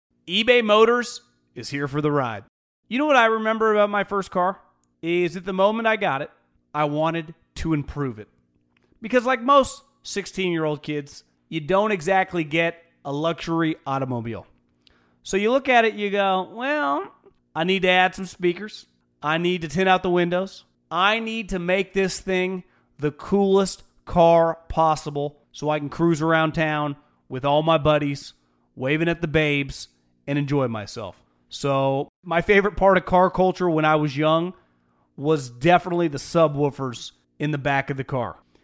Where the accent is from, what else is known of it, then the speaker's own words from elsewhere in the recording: California, United States; I'm born and raised in California. I can sniff and smell out a fraud from a mile away. Lived around them my entire life.